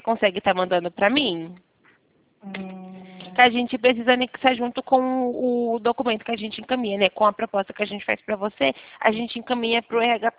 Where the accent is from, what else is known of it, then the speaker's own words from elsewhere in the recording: Campinas, São Paulo, Brazil; eu sou aqui de Campinas